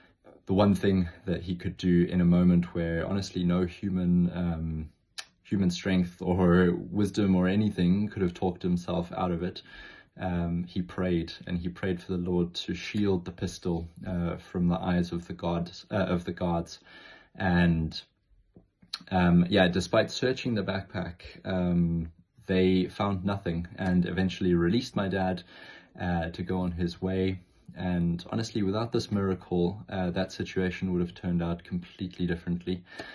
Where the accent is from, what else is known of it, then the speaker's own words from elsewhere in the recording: Zimbabwe; moved away; a story that I would like to share from my life growing up in Zimbabwe.